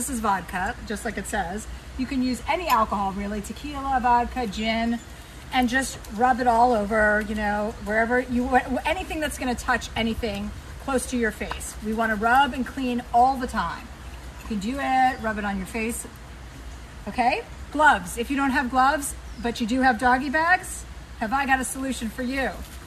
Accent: New Jersey, United States; And since I'm from New Jersey, I'm resourceful, because if you're from New Jersey, you have to be resourceful because you have to get out.

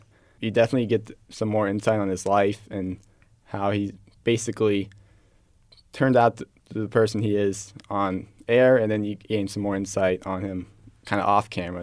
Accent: Cincinnati, Ohio, United States; I'm from Cincinnati, Ohio

